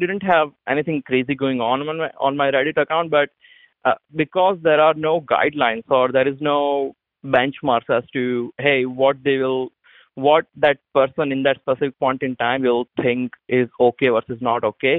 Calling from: Austin, Texas, United States; I'm calling from Austin, Texas.

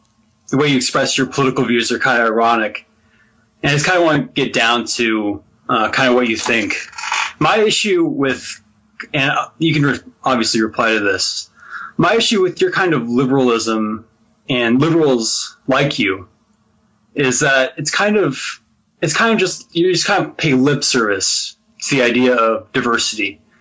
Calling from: Midwest, United States

